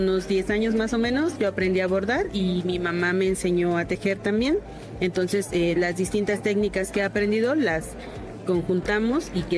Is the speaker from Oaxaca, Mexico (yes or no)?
yes; Oaxaca, Mexico; vengo del estado de Oaxaca.